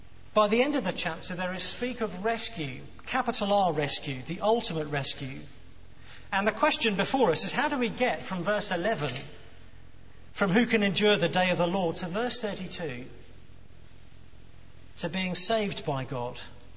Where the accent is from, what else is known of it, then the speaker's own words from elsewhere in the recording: South East England, United Kingdom; I went to visit a friend once in my hometown in Kent, and he lived quite a bit out of the town.